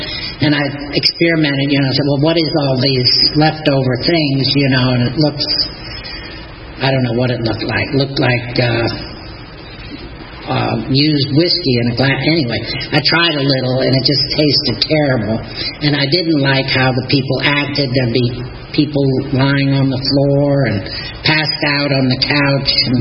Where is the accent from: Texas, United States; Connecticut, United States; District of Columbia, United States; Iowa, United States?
Connecticut, United States; Stamford; born there; I was born in Stamford, Connecticut. It's a little corporate headquarters now outside of New York City. But when I was born back in the 40s, it was just a little town, quiet.